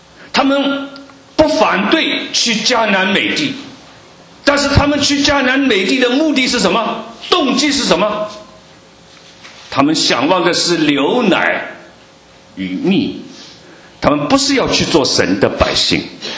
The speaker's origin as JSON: {"language": "Chinese", "country": "China", "lives_now": "United States", "said": "我们来自中国，我们来到美国，我们为什么要来呢？"}